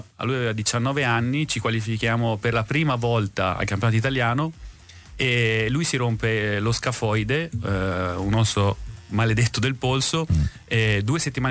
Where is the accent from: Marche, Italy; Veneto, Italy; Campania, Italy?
Marche, Italy; Ma invece, no, da marchigiano, sono quei piatti che mangia domenica dalla nonna